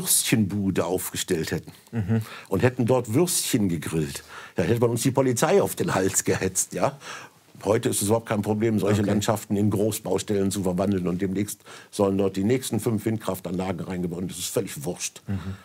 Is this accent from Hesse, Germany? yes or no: yes; Hesse, Germany; In meiner Heimat in Nordhessen, östlich von Kassel im Kaufunger Wald, da hatten wir ein Vorkommen von Luchsen auf freier Wildbahn.